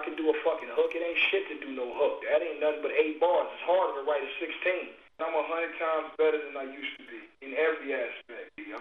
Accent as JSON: {"language": "English", "town": "Compton", "region": "California", "country": "United States", "tie": "born or raised there", "said": "Because I grew up in Compton."}